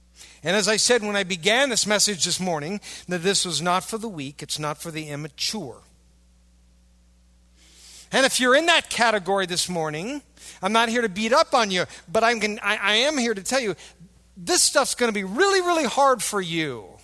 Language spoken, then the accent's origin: English; Wisconsin, United States; I know we're from Wisconsin. We'd like that, okay?